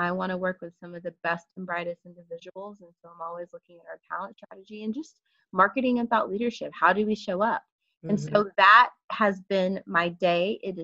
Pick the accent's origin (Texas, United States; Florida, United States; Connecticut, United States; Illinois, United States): Texas, United States; Cedar Hill; now in New York, United States; I grew up in Dallas, Texas, outside of it in a place called Cedar Hill.